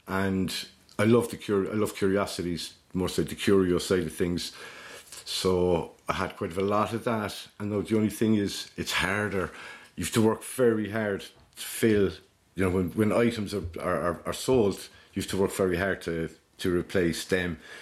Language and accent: English; Ireland; Celtic cousins, I suppose, as well, being Irish and Brittany.